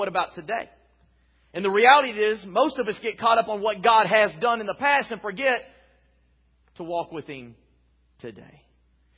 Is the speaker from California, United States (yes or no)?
no; Dallas, Texas, United States; The church that I grew up in is in the Dallas-Fort Worth area. Actually, it's in downtown Dallas.